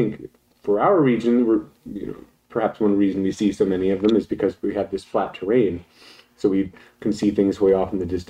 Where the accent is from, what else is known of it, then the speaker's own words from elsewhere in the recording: Abilene, Texas, United States; I made my own UFOs before, back with when I'd have a 110 film camera growing up in Abilene.